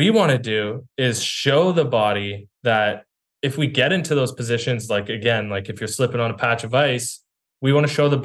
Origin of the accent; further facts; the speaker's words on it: Canada; I'm Canadian, so this one really resonates with me.